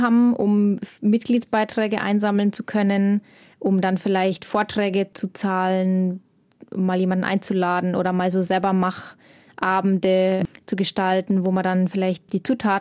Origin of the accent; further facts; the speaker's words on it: Lenggries, Bavaria, Germany; ich bin aus Lenggries und habe dann in Erlangen studiert und da das erste Mal so in der Stadt gewohnt mit Läden drumherum.